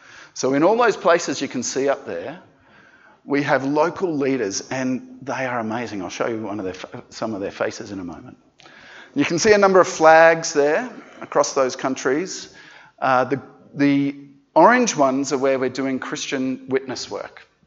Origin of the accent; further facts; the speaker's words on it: New South Wales, Australia; I come from Darkanjung country, which is the original name for the land known as the Central Coast, just north of Sydney.